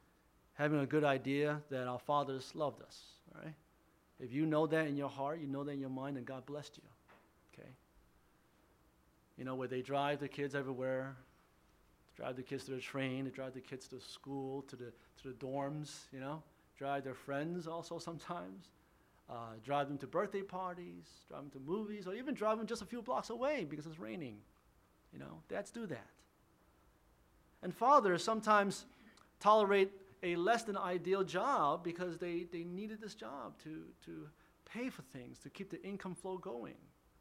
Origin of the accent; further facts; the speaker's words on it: United States; Now, I can say this without being misunderstood as a racist because I am Asian American, okay?